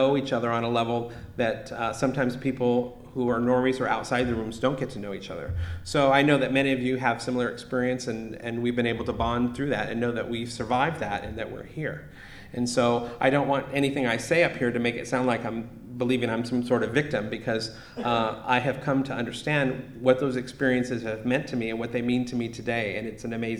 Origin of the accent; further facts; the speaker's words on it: Sacramento, California, United States; accent: Sacramento; now in Austin, United States; And I moved away from here about 3 years ago. I now live in Texas, so I'm the Texan with the Sacramento accent, I guess.